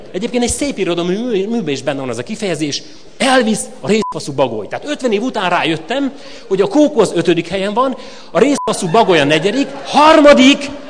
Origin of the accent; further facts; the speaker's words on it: Nyírcsászári, Szabolcs-Szatmár-Bereg, Hungary; Jó, én gyerekkoromban, Nyírsászáriban nőttem föl